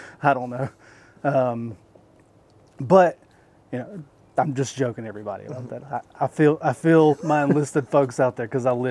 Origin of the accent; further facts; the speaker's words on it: Columbia, South Carolina, United States; because I told you I'm from Columbia, South Carolina, helped the situation